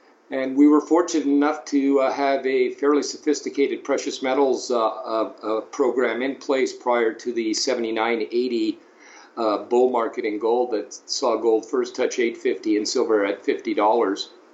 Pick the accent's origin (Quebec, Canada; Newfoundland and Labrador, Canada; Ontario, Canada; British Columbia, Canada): Ontario, Canada; Toronto; And at that time in Canada, in Ontario, where I grew up in Toronto, Ontario